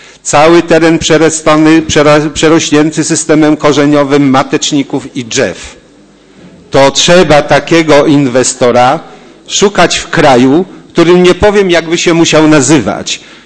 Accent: Poznań, Greater Poland Voivodeship, Poland; Jestem tego nauczony, jako chociażby poznaniak.

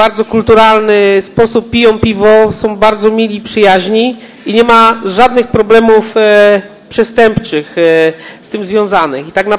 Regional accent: southern Poland, Poland; pochodzę z południa Polski, blisko granicy z Czechami i dużo czasu spędzałem w Czechach.

